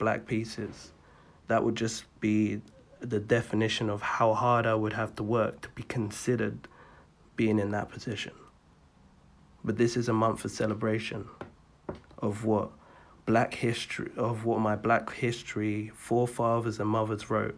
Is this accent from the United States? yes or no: no; United Kingdom; born there; I am a British-born Afro-Caribbean.